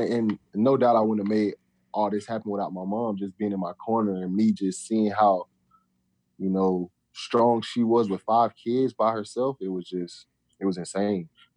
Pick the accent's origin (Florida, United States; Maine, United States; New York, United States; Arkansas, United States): Florida, United States; Lakeland; I say Lakeland, Florida. I got so tired of saying Lakeland, Florida, and people saying like, where is that? I just started saying like Orlando.